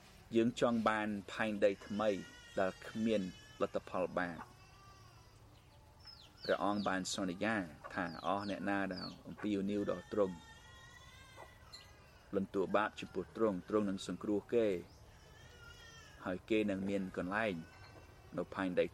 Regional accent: United States; ខ្ញុំមកពីអាមេរិក

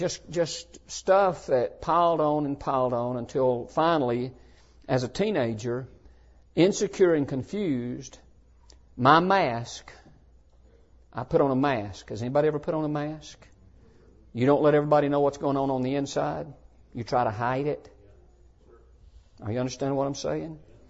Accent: Alabama, United States; And I could give you a lot of details of how rough it was growing up in Alabama in the 1960s in a very impoverished home.

